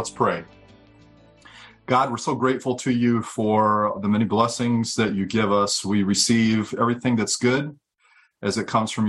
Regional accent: Flint, Michigan, United States; I grew up in Flint, Michigan, came from some interesting roots

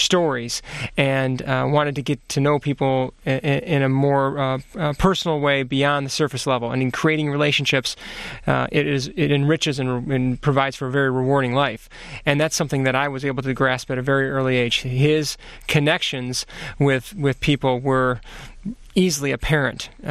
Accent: Grand Rapids, Michigan, United States; born there; I was born in Grand Rapids.

